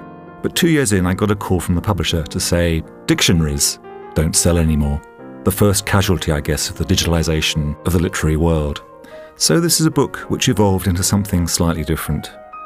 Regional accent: London, United Kingdom; I grew up in the West London suburb that produced … I was not a mod.

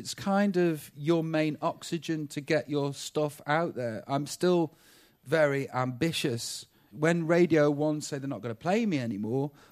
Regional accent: Stoke-on-Trent, West Midlands, United Kingdom; I'm Middle England. You know, I'm from Stoke-on-Trent. I'm working class.

